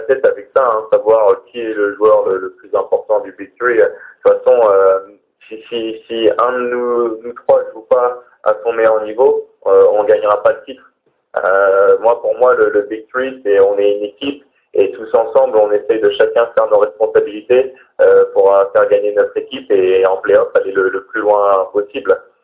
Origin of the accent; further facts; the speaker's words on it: Normandy, France; comme je suis normand et que j'ai grandi juste à côté